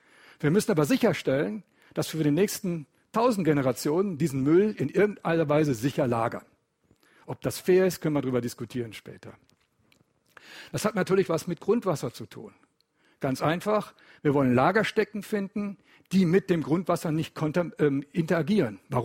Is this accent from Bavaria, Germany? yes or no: no; North Rhine-Westphalia, Germany; das hören Sie hoffentlich, oder denke ich zumindest an meiner Aussprache, ich komme nicht aus dem Schwabenland, ich komme aus dem Ruhrgebiet, ich komme aus dem Pott, wie man bei uns sagt.